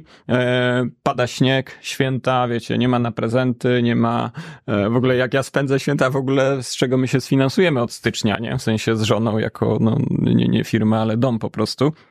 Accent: Kraków, Lesser Poland, Poland; ja jestem z Krakowa i chciałem wrócić do Krakowa tak za 10 lat

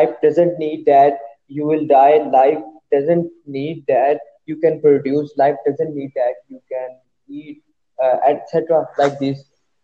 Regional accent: Pakistan; Actually, I'm from Pakistan.

